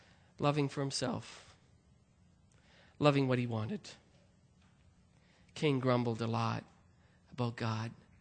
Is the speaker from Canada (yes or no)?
yes; Prince Albert, Saskatchewan, Canada; well, no, I'm from Prince Albert